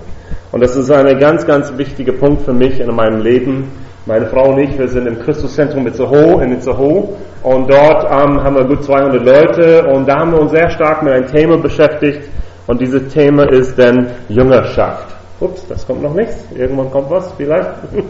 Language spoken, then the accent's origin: German; United States; Wo ich herkomme, aus den Vereinigten Staaten, hat man dieses System meistens nicht.